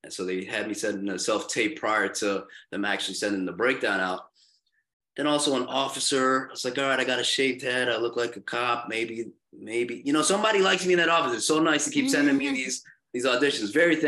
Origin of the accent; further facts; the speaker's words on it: Philippines; There's Filipino people in hospitals. Cool, I'm Filipino, da-da-da.